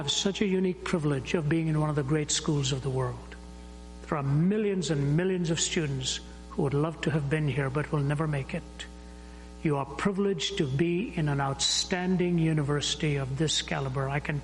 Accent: Delhi, India; When I was a youngster growing up in Delhi and then becoming a fan of a lot of Western music

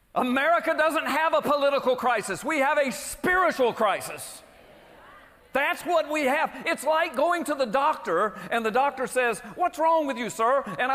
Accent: United States; I'm a Christian, I'm a citizen, I'm an American, I'm a taxpayer, I'm a patriot

